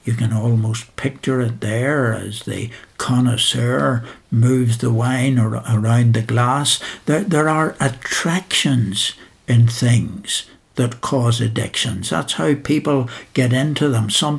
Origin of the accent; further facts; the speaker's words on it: Belfast, Northern Ireland, United Kingdom; I was brought up in Belfast, and the main road near to our house had one pub after another.